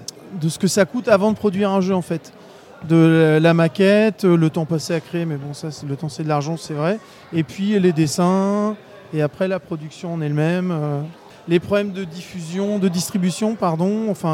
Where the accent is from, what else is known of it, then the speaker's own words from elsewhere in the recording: Rouen, Normandy, France; Fin janvier, dans ma ville natale, à Rouen.